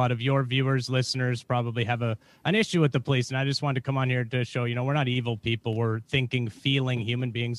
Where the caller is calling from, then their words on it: Portland, Oregon, United States; I'm calling from Oregon, Portland, Oregon. So I'm a police officer out here.